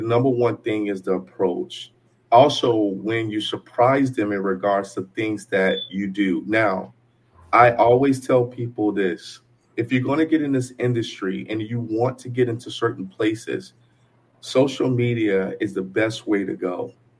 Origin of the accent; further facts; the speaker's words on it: Chicago, Illinois, United States; Once again, I'm from Chicago.